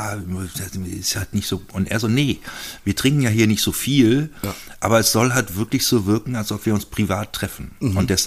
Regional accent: Eifel, Germany; Ich komme ja aus der Eifel

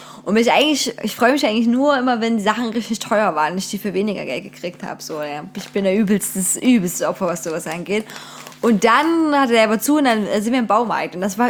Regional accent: Saxony, Germany; weißt du, ich bin auch aus Sachsen und kenne hier viele Orte nicht.

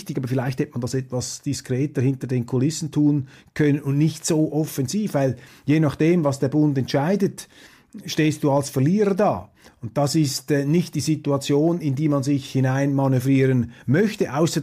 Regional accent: Switzerland; Wir werden sehen, als Schweizer können wir nichts machen. Wir sind als Schweizer aber neutral.

